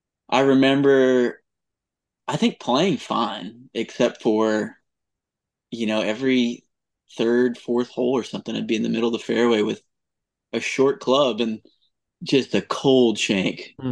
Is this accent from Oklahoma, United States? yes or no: yes; Oklahoma, United States; Oklahoma State, just growing up in Oklahoma, Oklahoma State just had their Oklahoma State.